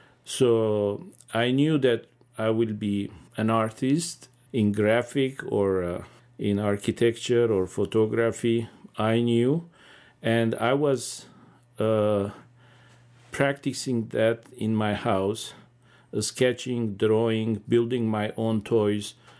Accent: Aleppo, Aleppo Governorate, Syria; born there; English is a second language; Yeah, I was born in Aleppo, Syria.

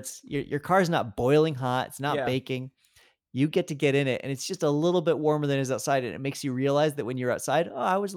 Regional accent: Colorado, United States; I can remember growing up in Colorado that it was a very big deal when after a winter

